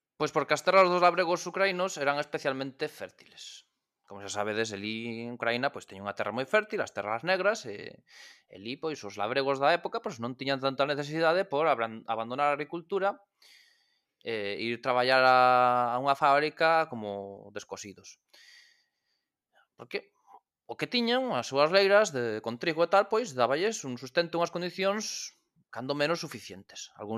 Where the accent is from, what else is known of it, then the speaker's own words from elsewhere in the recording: Vigo, Galicia, Spain; son de Vigo, máis ou menos sei como é a situación lingüística da miña cidade.